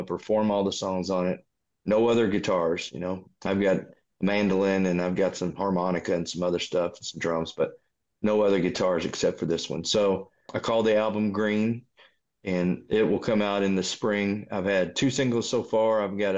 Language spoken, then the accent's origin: English; Kentucky, United States; when LeBron and I were growing up in Kentucky, a lot of like I'd said before, there wasn't a ton of musicians.